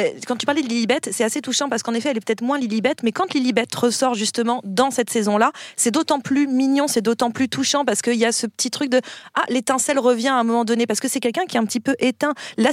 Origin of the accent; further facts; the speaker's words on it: France; en tant que Français, on a un petit peu une petite fascination supplémentaire pour la famille royale britannique